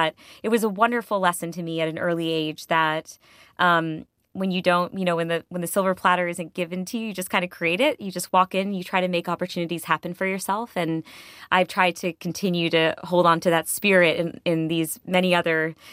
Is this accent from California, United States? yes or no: no; Connecticut, United States; in my hometown in Connecticut.